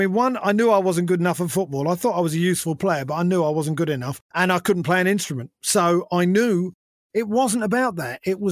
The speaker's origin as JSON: {"language": "English", "region": "London", "country": "United Kingdom", "tie": "born or raised there", "said": "I've always been a London boy. I grew up in London"}